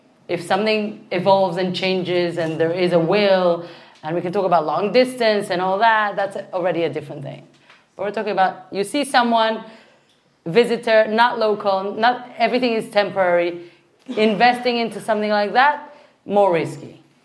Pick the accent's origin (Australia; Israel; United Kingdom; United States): Israel; I'm Israeli. I'm coming from Israel.